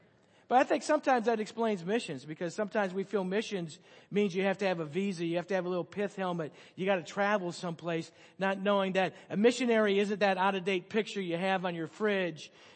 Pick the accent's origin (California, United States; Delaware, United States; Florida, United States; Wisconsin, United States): Wisconsin, United States; Good, faked you out because I grew up in Wisconsin, but that's all right.